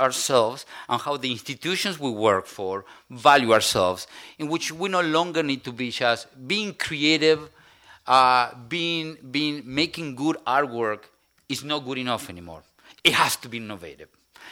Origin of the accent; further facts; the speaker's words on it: Argentina; I'm from Argentina myself.